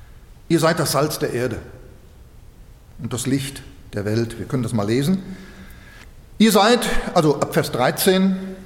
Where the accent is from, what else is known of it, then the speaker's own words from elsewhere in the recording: Switzerland; ich bin ja Schweizer, ich kann das ja machen.